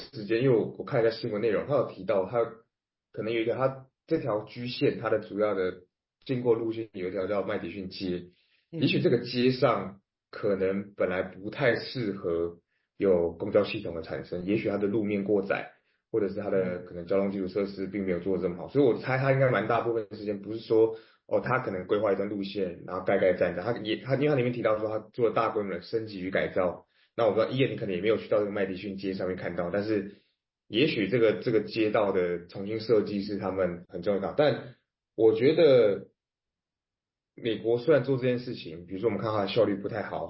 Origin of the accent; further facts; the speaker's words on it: Taipei, Taiwan; 因为我也是台北人，所以我其实从小到大我都一直觉得不对啊